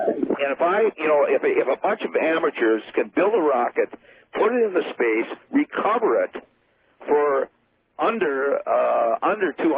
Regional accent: United States; Because I'm an American, I cannot go out 12 miles out in international water and launch that rocket.

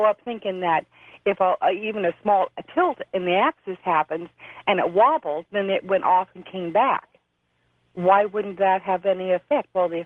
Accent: San Diego, California, United States; I'm from San Diego.

